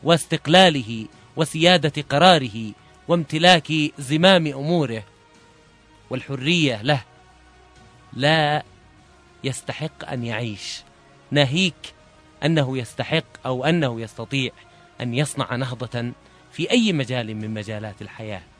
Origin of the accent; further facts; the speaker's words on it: Yemen; التي نعيشها نحن كشعب يمني يؤمن بقضيته